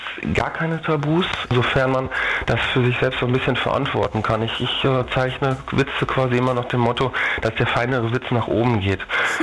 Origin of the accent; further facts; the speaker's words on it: Herten, North Rhine-Westphalia, Germany; bin ich hier in meiner Heimatstadt in Herten gerade sehr politisch aktiv.